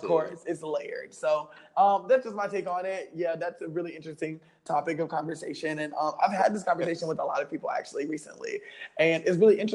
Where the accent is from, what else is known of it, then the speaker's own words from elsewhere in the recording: the South, United States; I think that growing up in the South and being in that religious state, you were never, you're never open to explore the possibilities of other things.